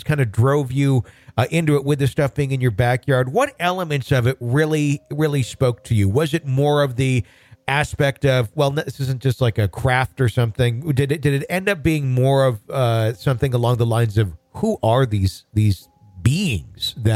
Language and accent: English; Wisconsin, United States; also born or lived in Michigan; I grew up in Wisconsin. I lived in Michigan, too, for a period of time.